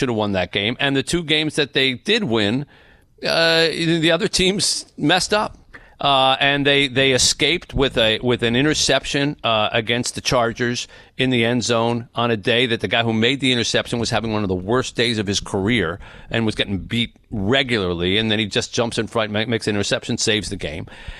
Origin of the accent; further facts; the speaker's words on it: Detroit, Michigan, United States; to see the Detroit Lions beat the Kansas City Chiefs, if only to just inject a little juice into my hometown here